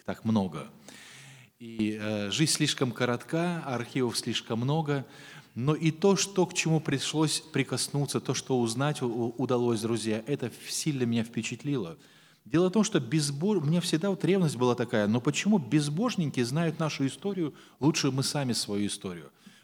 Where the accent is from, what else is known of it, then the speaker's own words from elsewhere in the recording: Saint Petersburg, Russia; born there; also born or lived in Moldova; now in Moscow, Russia; Я живу в Москве 25 лет. До этого я жил 25 лет в Молдавии, я родился в Ленинграде, в Санкт-Петербурге, и женившись, у нас был брак в 91 году, мы переехали в Москву